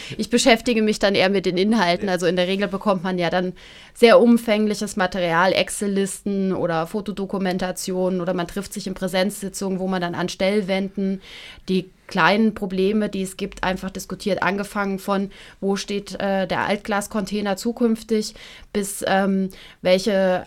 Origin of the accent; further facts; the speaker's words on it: Kassel, Hesse, Germany; Also ich bin in Kassel aufgewachsen und habe auch zeitweise im Vorderen Westen zum Beispiel gewohnt und war aber von 2012 zweieinhalb Jahre zum Beispiel gar nicht in Kassel, habe in Hannover gearbeitet und gelebt und bin dann zurückgekommen